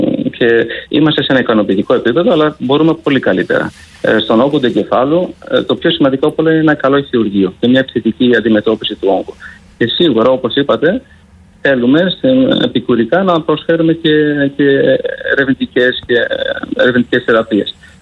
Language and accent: Greek; Greece; also born or lived in Germany; θα μπορούσα να παρέχω τις ίδιες υπηρεσίες που παρέχω και στην Γερμανία και στον τόπο μου. Και πιστεύω ότι η Ελλάδα τα τελευταία χρόνια έχει κάνει εξαιρετική πρόοδο.